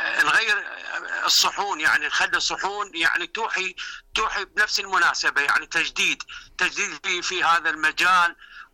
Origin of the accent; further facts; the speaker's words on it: Iraq; إحنا عندنا بالعراق